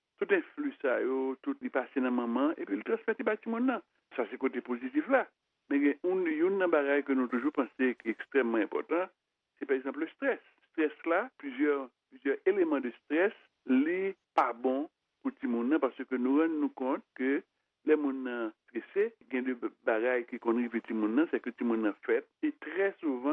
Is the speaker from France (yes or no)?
no; Haiti; je suis dans un pays caribéen, c'est-à-dire que je suis haïtien